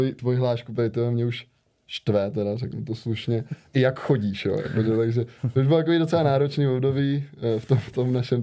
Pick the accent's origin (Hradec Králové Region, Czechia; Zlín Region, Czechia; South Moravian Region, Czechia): South Moravian Region, Czechia; Brno; now in Prague, Czech Republic; jsem vlastně z Brna pak přišel do Prahy